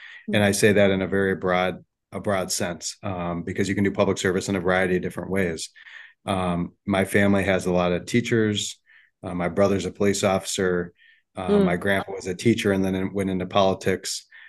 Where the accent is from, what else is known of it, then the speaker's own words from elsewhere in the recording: St. Paul, Minnesota, United States; So I got to know, and I'm from St. Paul.